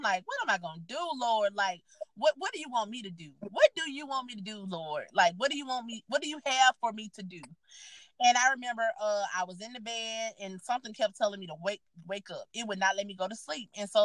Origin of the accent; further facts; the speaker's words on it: Holmes County, United States; we had people from my hometown just dogging my hometown. I'm like, we live here. I said, like, if don't nobody else supposed to be taking up for Holmes County, we supposed to be taking up for Holmes County.